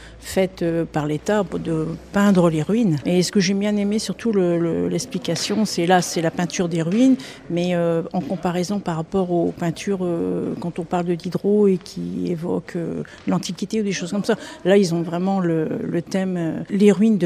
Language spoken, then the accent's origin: French; Noyon, Hauts-de-France, France; moi je suis originaire de Noyon